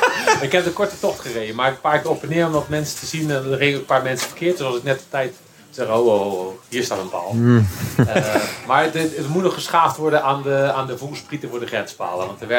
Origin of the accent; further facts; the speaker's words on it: Randstad, Netherlands; Ik kom natuurlijk uit de Randstad